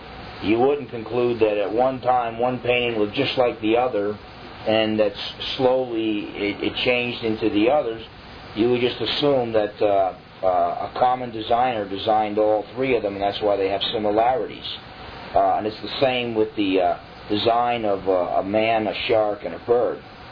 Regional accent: New Jersey, United States; accent: New Jersey; instead we spent the whole time talking about New Jersey because he recognized my accent.

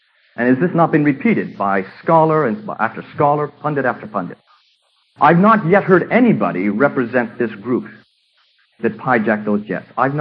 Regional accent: India; As you can tell, I do not have an English accent. I'm actually an American who grew up in India, and my parents are missionaries from India, my grandparents, so I go back three generations.

